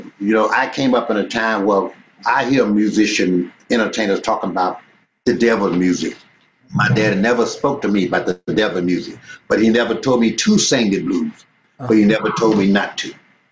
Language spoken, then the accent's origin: English; Louisiana, United States; moved away; Oh, yeah. I left my hometown in 1947, went to Pine Bluff, Arkansas.